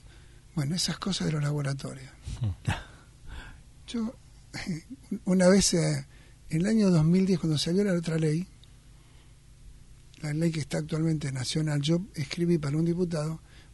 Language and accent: Spanish; Argentina; yo no me fui del país porque Argentina me gustaba más para estudiar mi especialidad que otros países.